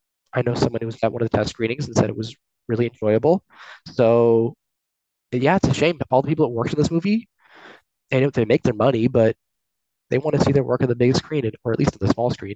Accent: Los Angeles, California, United States; But I'd always been very much associated with the industry growing up in Los Angeles.

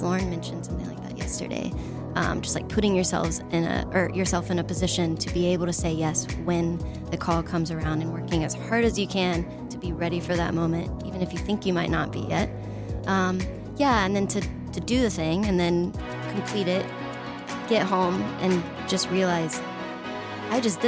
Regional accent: Texas, United States; I grew up in the North Texas area. I went to LD Bell High School.

